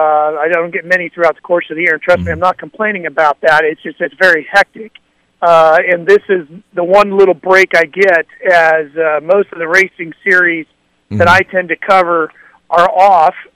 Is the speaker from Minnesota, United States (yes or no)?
no; California, United States; also born or lived in Utica; Yeah, I was born in upstate New York in Utica, but then I was raised in Northern California.